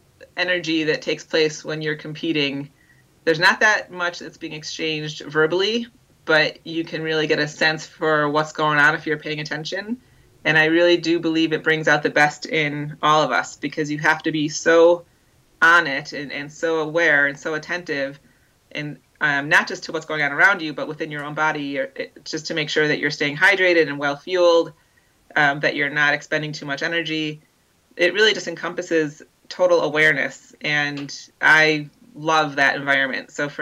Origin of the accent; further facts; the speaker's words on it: Illinois, United States; But I'm going to race my bike for a while, which growing up outside of Chicago was not something you would hear too often.